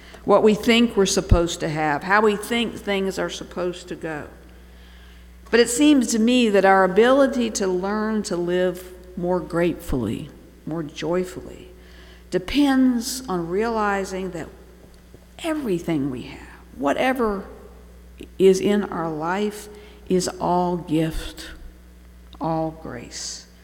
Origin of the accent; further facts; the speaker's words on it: Bangladesh; The image that comes to my mind is from growing up in Bangladesh.